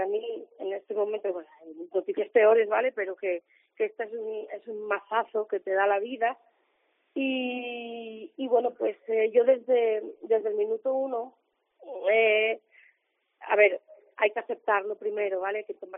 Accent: Asturias, Spain; moved away; yo soy asturiana, pero mi madre es de aquí, yo me vine hace 15 años a vivir aquí.

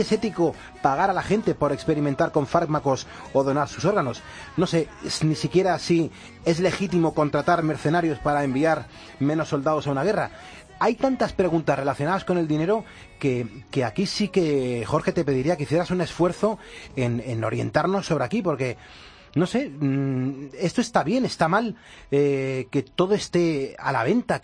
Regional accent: Asturias, Spain; Es muy grande, soy asturiano y mi mujer mexicana se llama Carolina.

